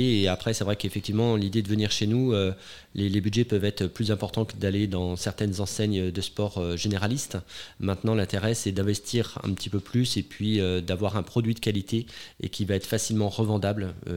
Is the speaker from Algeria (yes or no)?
no; Pays de la Loire, France; je suis d'origine de Vendée, donc terre de sport, hein, terre de vélo. Et j'avais la chance, Chantonnay, on est à une vingtaine de kilomètres de la forêt de Mervent